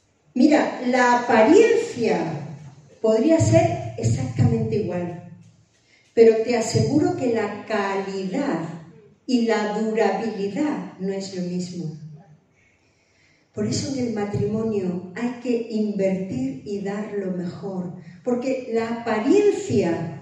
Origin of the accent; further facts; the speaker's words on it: Córdoba, Andalusia, Spain; que él era de mi tierra, de Córdoba